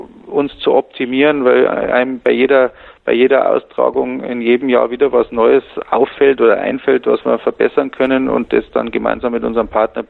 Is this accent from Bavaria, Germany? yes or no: yes; Erding, Bavaria, Germany; Ich bin nämlich Erdinger und ich bin in Erding-Grünbach groß geworden, dem Nachbarclub quasi